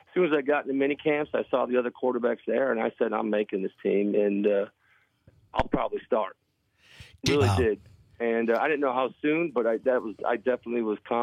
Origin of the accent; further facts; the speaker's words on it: Buffalo, New York, United States; I grew up in Buffalo, New York, getting drafted by Green Bay. I was used to the cold and, with my Polish background.